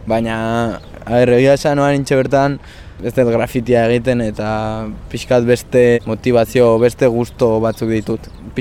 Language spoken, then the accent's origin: Basque; Pasaia, Basque Country, Spain; Pasaiakoa naiz, 20 urte ditut. Oraintxe bertan arterrak ikasten ari naiz Bilbon, Leioan